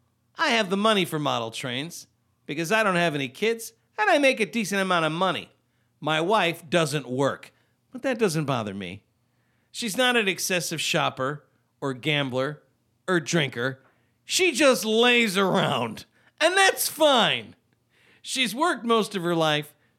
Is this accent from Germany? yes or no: yes; Germany; now in Miami, United States; I'm 28, and I'm from Germany. We met in Germany, and between us, we speak German. I don't know how to speak Spanish. We moved to Miami 6 months ago because of his job